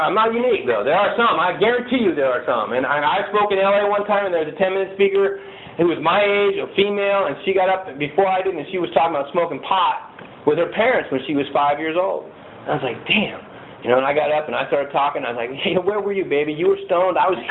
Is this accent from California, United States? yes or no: yes; San Diego, California, United States; it's part of my story, just like being in the military, just like growing up in San Diego.